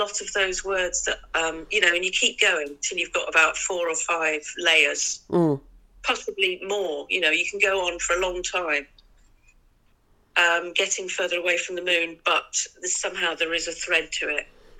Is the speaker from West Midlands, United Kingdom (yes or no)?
yes; Birmingham, West Midlands, United Kingdom; now in Devon, United Kingdom; You know, I grew up in Birmingham and I moved to Devon